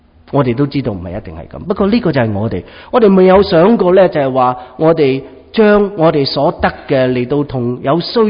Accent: China; 特别我们中国人所以呢，就是我们留些什么给我们的下一代啊？

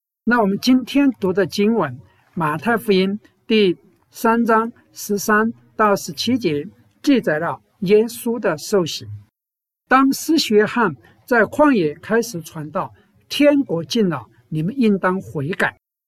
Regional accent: China; 比如我们中国人刚刚过完了春节、元宵节，这是我们中国的传统节日。

